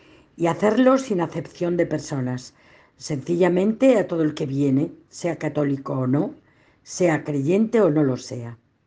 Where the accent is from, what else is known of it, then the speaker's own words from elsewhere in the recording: Spain; also born or lived in Egypt; Para mí fue un privilegio vivir en Egipto. Yo me considero totalmente española egipcia.